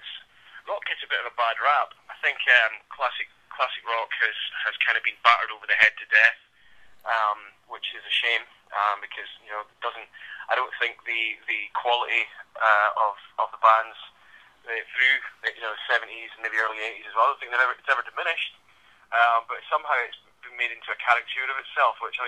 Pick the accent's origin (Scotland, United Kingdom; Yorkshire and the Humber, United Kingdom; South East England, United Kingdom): Scotland, United Kingdom; Aberdeen; now in United States; Excuse me, I was in a band called … from Scotland, from my hometown, Aberdeen, which really isn't a place where bands commonly get signed from.